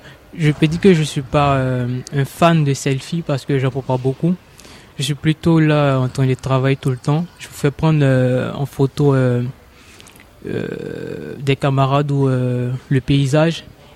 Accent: Côte d’Ivoire; je suis ivoirien.

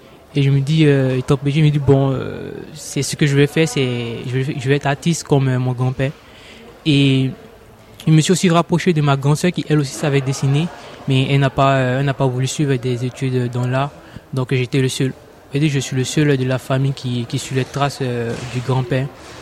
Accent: Côte d’Ivoire; je suis ivoirien.

